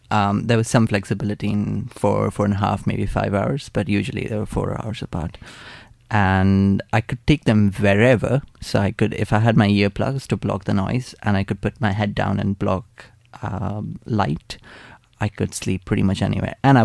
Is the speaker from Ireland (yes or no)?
no; India; I don't listen to very many Bollywood songs despite being Indian